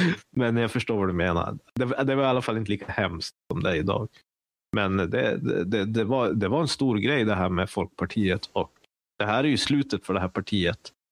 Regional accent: Västerbotten County, Sweden; Och där jag kommer ifrån, norra Västerbotten, här är det ju alltså totalt sosseland.

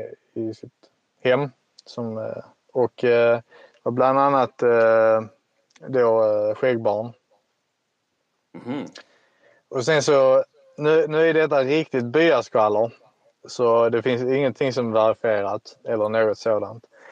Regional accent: Lomma, Skåne, Sweden; jag är uppväxt i Lomma och där finns det inte riktigt sånt skvaller.

